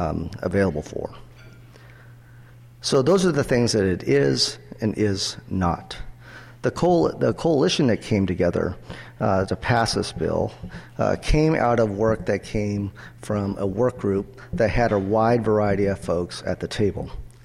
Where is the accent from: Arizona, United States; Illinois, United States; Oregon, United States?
Oregon, United States; Eugene; native son of South Eugene and a University of Oregon graduate, so it's always glad to come home to my hometown.